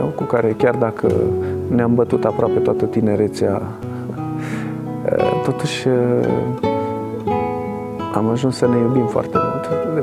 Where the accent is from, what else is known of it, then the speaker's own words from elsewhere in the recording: Brașov, Brașov County, Romania; born there; M-am născut la Brașov în 1976, într-o familie de muncitori.